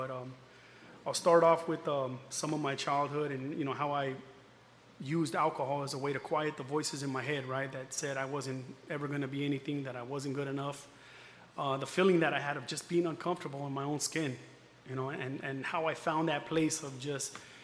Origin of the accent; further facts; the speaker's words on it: El Monte, California, United States; born there; Well, I was born in San Gabriel Valley, down there in a city called El Monte, kind of a, you know, rough neighborhood